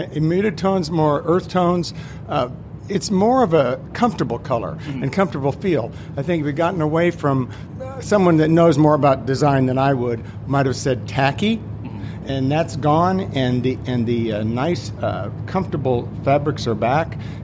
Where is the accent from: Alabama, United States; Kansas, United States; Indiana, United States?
Kansas, United States; Now, this comes from a boy that was born and raised in Kansas, where we think barbecue was born.